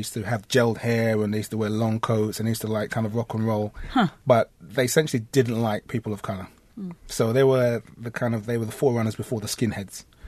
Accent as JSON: {"language": "English", "region": "London", "country": "United Kingdom", "tie": "born or raised there", "said": "born and raised in London, my parents were from Jamaica."}